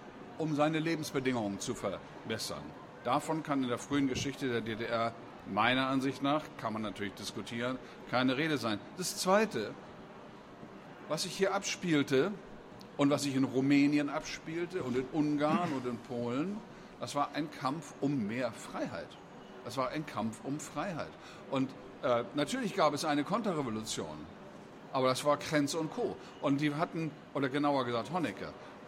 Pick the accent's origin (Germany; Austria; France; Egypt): France; Pays de la Loire; German is a second language; Ich komme aus der Vendée, sage ich